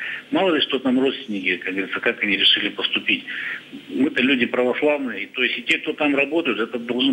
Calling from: Yekaterinburg, Sverdlovsk Oblast, Russia; Я звоню из Екатеринбурга.

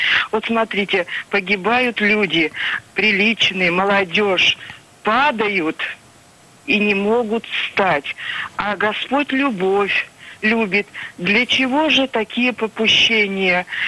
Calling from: Moscow Oblast, Russia; Да, я звоню … из Подмосковья.

